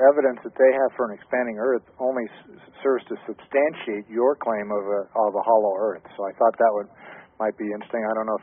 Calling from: Minnesota, United States; from Minnesota.

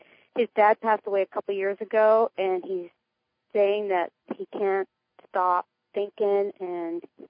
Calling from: Arizona, United States

